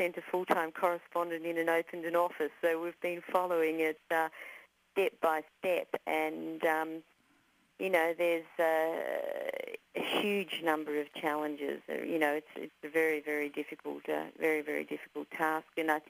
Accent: Australia; also born or lived in Indonesia; And when I used to fly in from Jakarta, where I was based for 4 years, it actually felt like going home because a lot of the trees are very similar.

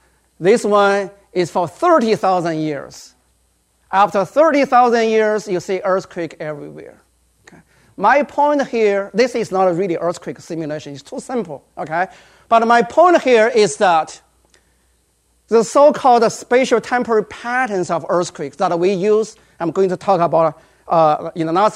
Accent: Sichuan, China; this earthquake in 2008 that happened in Sichuan province, by the way, my hometown.

